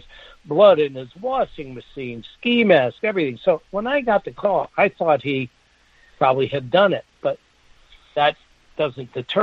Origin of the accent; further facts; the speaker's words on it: Chicago, Illinois, United States; can you go to Chicago? I said, oh, my hometown, sure.